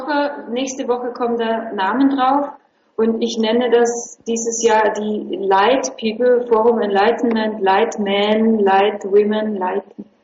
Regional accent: Vienna, Austria; now in Berlin, Germany; Ich bin aus Wien, ja.

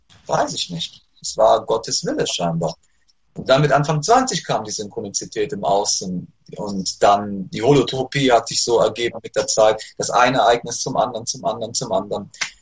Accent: Cologne, North Rhine-Westphalia, Germany; bei uns in Köln gibt es den großen Kölner Dom.

